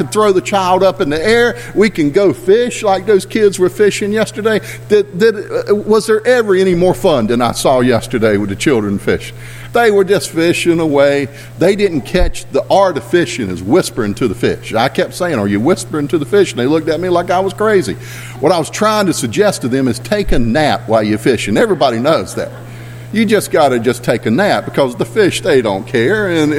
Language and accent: English; United States; because I'm an American. I don't really understand it anyway.